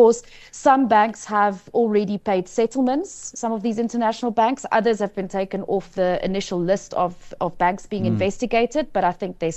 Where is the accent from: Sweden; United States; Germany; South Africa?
South Africa; My hope as a South African citizen is that we actually get something concrete out of this national dialogue